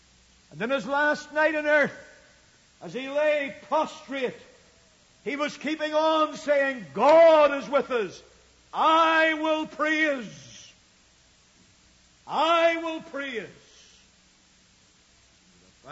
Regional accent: Ireland; now in United States; It's very interesting to me as an Irishman that even the densely Roman Catholic south of Ireland yielded a fruitful harvest of souls for Jesus Christ

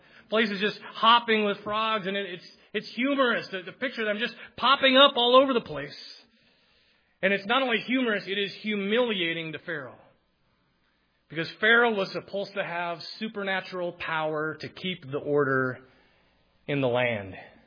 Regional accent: Philippines; I grew up in the Philippines. Spiders can get, you know, this big over there.

